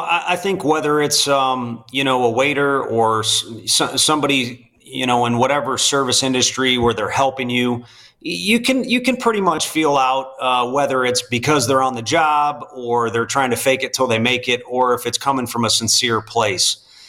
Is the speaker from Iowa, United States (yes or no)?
no; St. Louis, Missouri, United States; you know, I'm from St. Louis, and like it or not, they do know the game well there